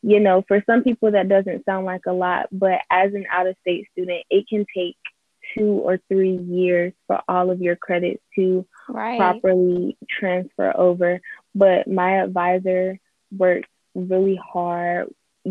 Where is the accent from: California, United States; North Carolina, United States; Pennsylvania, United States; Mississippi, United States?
North Carolina, United States; Durham; So I am a fellow North Carolinian. I'm from Durham.